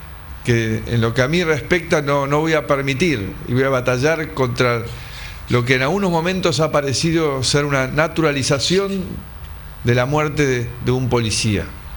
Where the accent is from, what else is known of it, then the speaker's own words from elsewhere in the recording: Argentina; como argentino